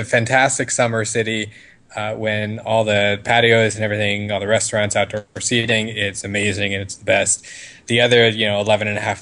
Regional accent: New York, United States; I'm from New York, so I have more familiarity with that anyway. So, I mean, the Midwest is cute and charming, but I'm not too upset to go back home.

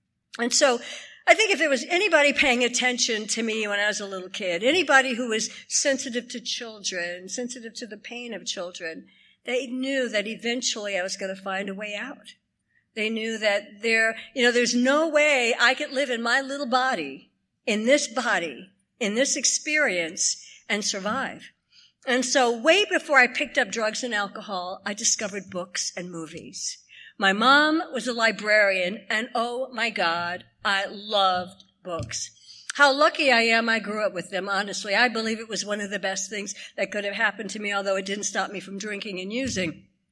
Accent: the South, United States; I grew up in the South during the time of lynchings.

